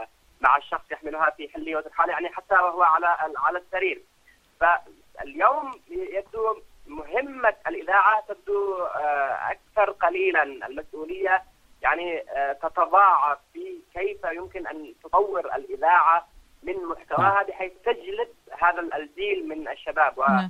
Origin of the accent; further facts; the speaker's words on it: Yemen; هناك الكثير من الإذاعات مثلا عندنا في اليمن